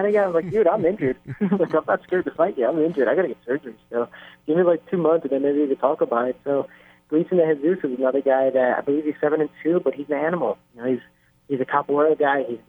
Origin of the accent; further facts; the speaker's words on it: Cicero, Illinois, United States; they want my brother to draw another mural in my hometown right now, town of Cicero. So it's awesome to know that, you know, my homegrown town, Chicago, and Cicero both want me in there